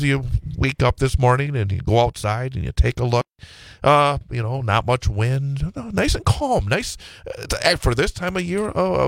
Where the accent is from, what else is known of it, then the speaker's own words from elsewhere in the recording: Rothschild, Wisconsin, United States; Back when I was a kid, I grew up in Rothschild, and there's a big hill in Rothschild, George Street Hill